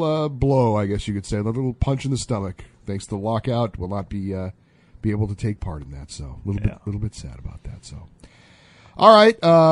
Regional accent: California, United States; also born or lived in Hawaii; look, I was born in Hawaii and raised in California

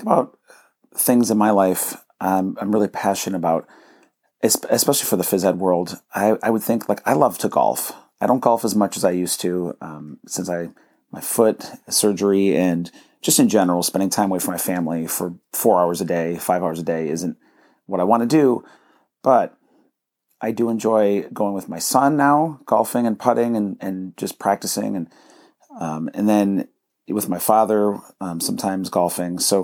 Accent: New York, United States; The funniest part is I grew up near Buffalo, New York, and, you know, in Canada, curling's big.

